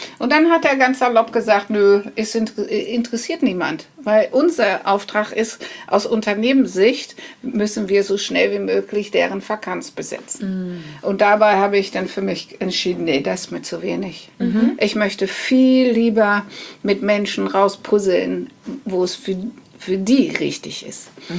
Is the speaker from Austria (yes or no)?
no; Netherlands; German is a second language; now in Hamburg, Germany; ich bin Holländerin. Das hat man vielleicht schon gehört.